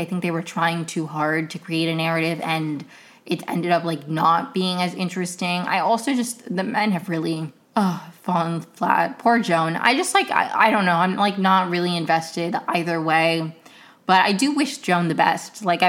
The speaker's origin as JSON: {"language": "English", "region": "Maryland", "country": "United States", "tie": "born or raised there", "said": "I'm right next to Rockville, but, like, that's still the DMV. That's still, like, my area of Maryland, you know? Love Rockville."}